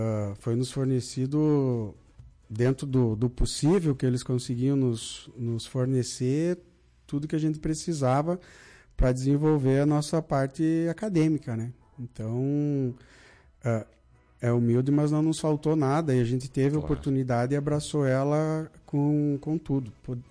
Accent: Lagoa Vermelha, Rio Grande do Sul, Brazil; para me dedicar à minha cidade natal.

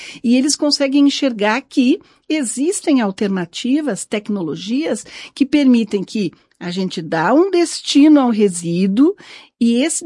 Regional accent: Brazil; Hoje nós temos esse destaque que me orgulha muito como brasileira em poder dizer isso.

